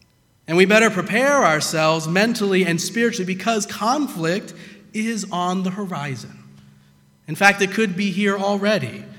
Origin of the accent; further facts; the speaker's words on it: St. Louis, Missouri, United States; now in Lancaster, United States; Now, you remember, I came from St. Louis, so I was more used to it then, and I was kind of surprised that there was, within my first week here in Lancaster, something going on.